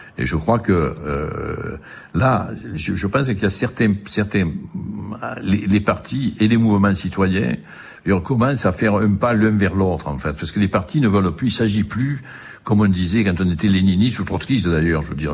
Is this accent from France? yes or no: yes; France; je ne me sens pas pour autant accusé en tant que Français.